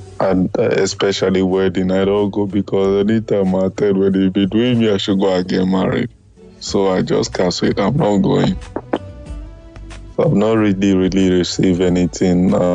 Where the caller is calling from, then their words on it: Czechia; From Czech.